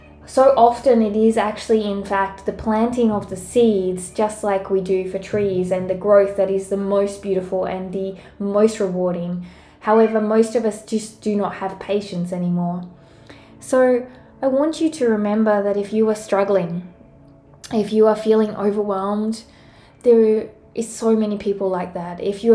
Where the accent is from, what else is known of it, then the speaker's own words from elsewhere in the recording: Australia; although I'm Australian.